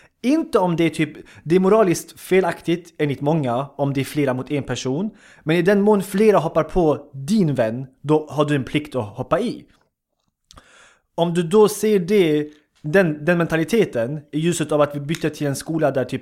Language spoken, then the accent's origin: Swedish; Sweden; born there; jag kommer från jag är född i Sverige, min familj eller min syskon allihopa födda i Sverige, jag kommer från invandrarbakgrund.